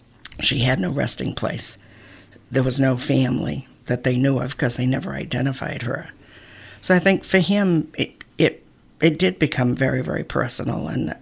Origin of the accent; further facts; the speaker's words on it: Provincetown, Massachusetts, United States; growing up in Provincetown with predominantly Portuguese people, so the cemetery had it was a huge focus and center of the family.